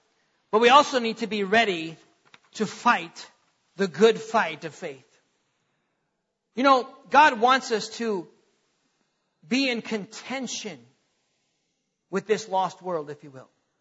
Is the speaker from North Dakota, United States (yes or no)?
yes; North Dakota, United States; Now, why in the world in North Dakota? Yeah, I grew up in North Dakota.